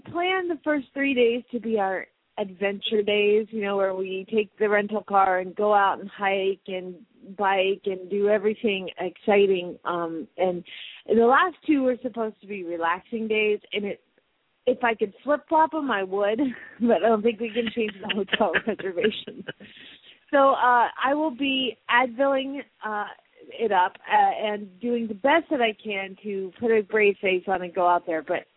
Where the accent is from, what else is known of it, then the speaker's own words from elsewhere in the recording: Phoenix, Arizona, United States; from Phoenix, Arizona